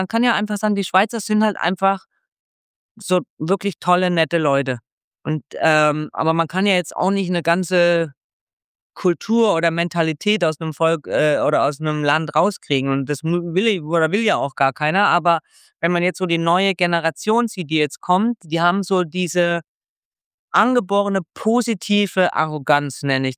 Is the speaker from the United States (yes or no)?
yes; United States; German is a second language; now in Switzerland; Ich komme aus Amerika. We are the best. Wir sind die Besten auf der Welt und immer größer und weiter.